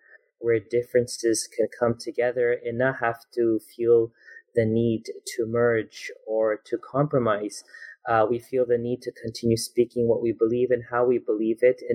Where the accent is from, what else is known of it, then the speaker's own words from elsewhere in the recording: Canada; So I was born and raised in Canada, alhamdulillah, and I grew up in a family that we weren't really super religious or practicing.